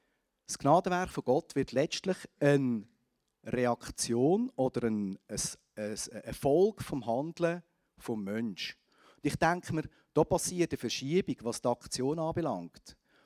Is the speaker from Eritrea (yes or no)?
no; Switzerland; Ich bin ja in der Schweiz aufgewachsen, in einem Land, wo man wirklich quasi Milch und Honig fließt, wo es gut geht.